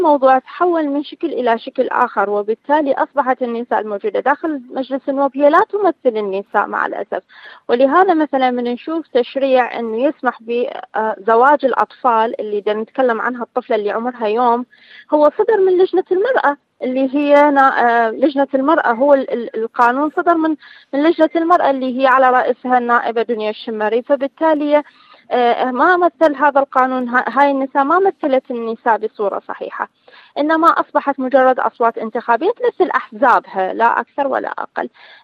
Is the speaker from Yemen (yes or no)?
no; Iraq; احنا الأولوية عندنا بالعراق حاليا التخلص من الخطاب الديني المتطرف